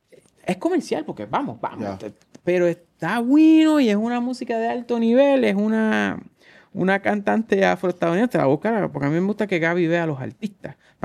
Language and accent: Spanish; Long Island, New York, United States; de Long Island y esa gente allá está al garete